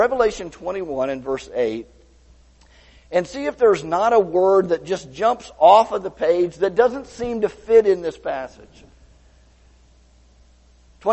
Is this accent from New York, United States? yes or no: no; Tampa, Florida, United States; and I grew up in Tampa, and as a little boy, I remember going to Lowry Park Zoo.